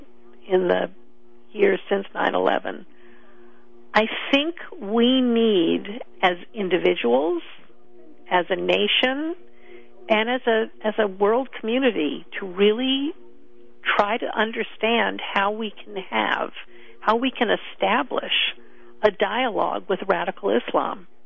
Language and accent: English; New York, United States; moved away as an adult; now in Boston, United States; I mean, I grew up in New York, but I moved to Boston as a young adult, and I've lived here. I mean, moved to the Boston area, lived here for most of my life.